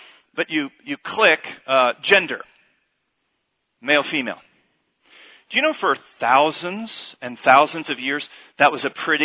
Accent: United States; my wife and I have seen this in our lifetime. We grew up in America in the 70s

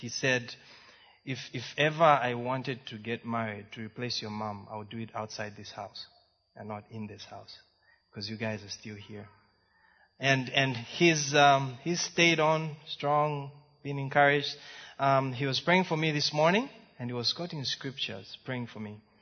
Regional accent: Ndola, Copperbelt, Zambia; I was born in Dola all my life. All I knew was Dola.

